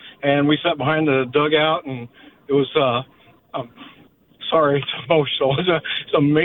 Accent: Illinois, United States; Yeah, I grew up in West Central Illinois.

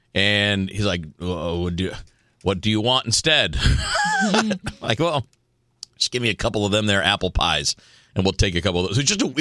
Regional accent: Eastern time zone, United States; I grew up in the Eastern time zone, too.

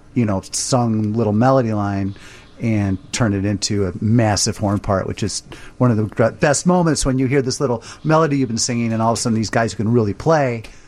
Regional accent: Freeport, Illinois, United States; where I grew up in Freeport, Illinois, which is a little ways out of town, a couple hours, and could get WLS-AM radio, right?

